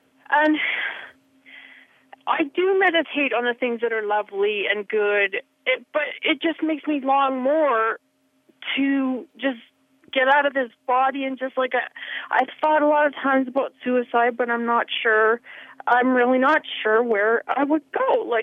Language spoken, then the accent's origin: English; Calgary, Alberta, Canada; I'm from Canada. I was saved a long time ago